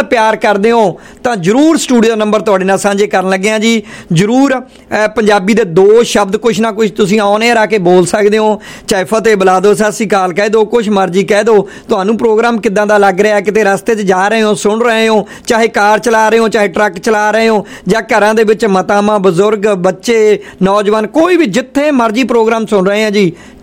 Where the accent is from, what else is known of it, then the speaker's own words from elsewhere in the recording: Punjab, India; born there; moved away; ਅਸੀਂ ਜੰਮੇ ਉੱਥੇ ਹਾਂ ਇੱਥੇ ਰਹਿ ਰਹੇ ਹਾਂ